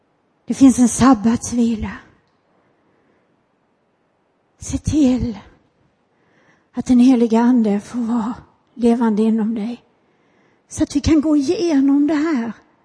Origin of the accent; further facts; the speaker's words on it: Skåne, Sweden; Jag är ju uppväxt utanför Helsingborg.